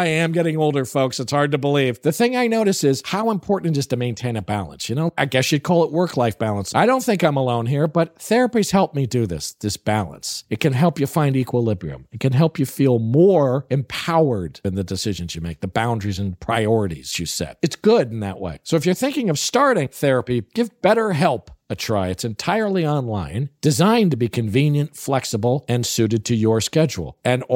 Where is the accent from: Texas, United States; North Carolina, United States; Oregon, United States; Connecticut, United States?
Connecticut, United States; New Haven; Well, I grew up in New Haven, Connecticut.